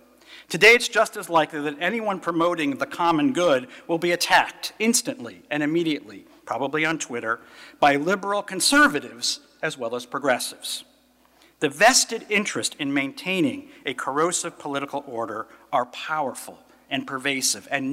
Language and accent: English; Connecticut, United States; I grew up in Connecticut at a time when there were still things called blue laws, believe it or not.